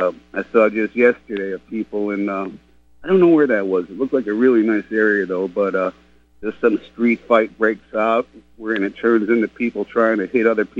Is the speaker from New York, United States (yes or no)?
yes; New York, United States; I grew up in New York. I wouldn't go into there, a lot of areas.